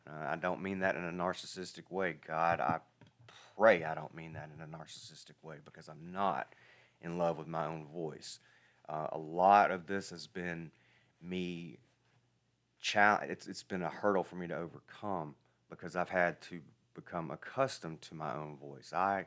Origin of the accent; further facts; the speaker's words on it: Alabama, United States; accent: Southern drawl; Evidently, I've got a Southern draw, an Alabama draw that I can't shake.